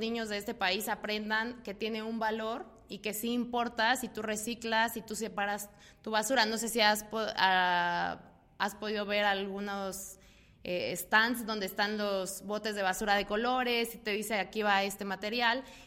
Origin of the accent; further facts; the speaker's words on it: Mexico; somos muchísimos mexicanos, entre todos podemos hacer muchas cosas